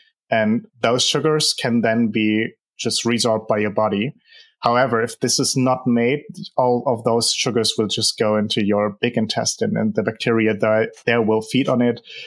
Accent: Germany; I'm 21 years old. I'm from Germany.

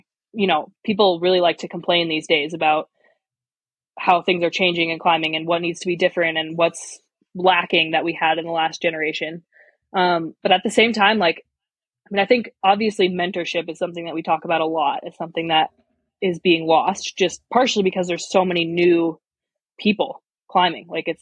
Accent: Canmore, Alberta, Canada; But I grew up in Canmore, Alberta, right in the heart of the Rockies

